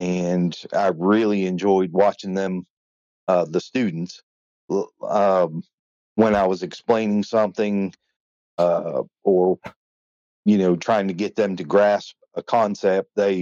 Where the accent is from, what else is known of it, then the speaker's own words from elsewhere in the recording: Massachusetts, United States; moved away; So, originally I'm from Massachusetts